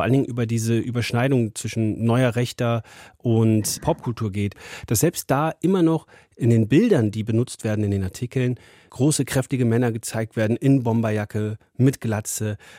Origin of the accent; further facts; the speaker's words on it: North Rhine-Westphalia, Germany; Ich bin auf dem Land groß geworden in NRW